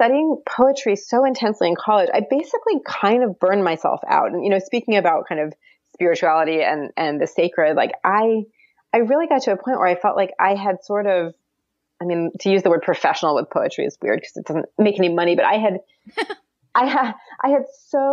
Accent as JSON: {"language": "English", "region": "Maryland", "country": "United States", "tie": "born or raised there", "said": "I'm not from the American South, but like I did grow up in a suburb of Baltimore. So it's not, you know, it's not far."}